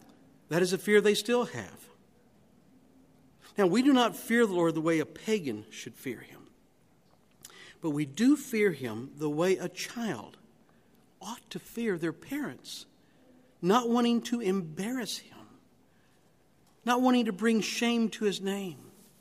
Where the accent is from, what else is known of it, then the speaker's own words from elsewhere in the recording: Kentucky, United States; Now, they eat that stuff with great delight because they're Indian. I'm Kentuckian.